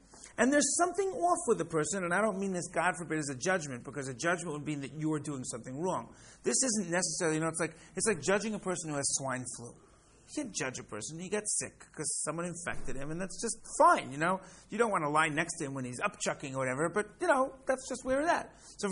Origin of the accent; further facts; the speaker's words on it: Israel; now in Florida, United States; We're here in Florida. We come from Israel.